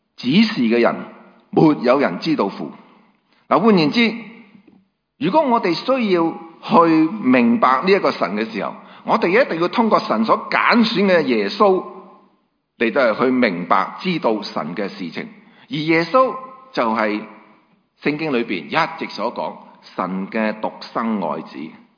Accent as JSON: {"language": "Cantonese", "country": "Hong Kong", "tie": "born or raised there", "said": "我记得我喺香港成长出生啊。"}